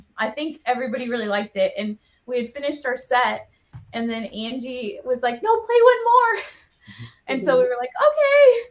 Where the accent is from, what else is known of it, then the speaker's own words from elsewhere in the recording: Texas, United States; we would talk about her being a fiddle player because we're from Texas.